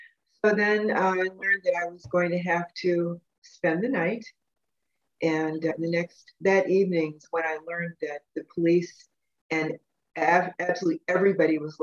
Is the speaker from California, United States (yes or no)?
no; Cleveland Heights, Ohio, United States; threaten to hurt me just because I was from Cleveland Heights.